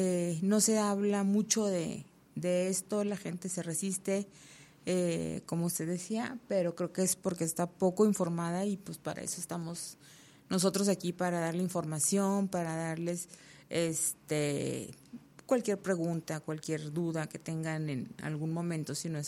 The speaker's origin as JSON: {"language": "Spanish", "town": "Torreón", "region": "Coahuila", "country": "Mexico", "said": "yo soy de Torreón"}